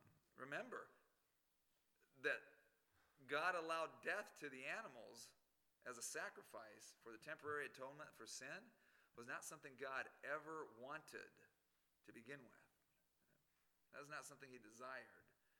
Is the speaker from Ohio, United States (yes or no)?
no; Arizona, United States; I don't ever draw big game tags anymore in my home state of Arizona.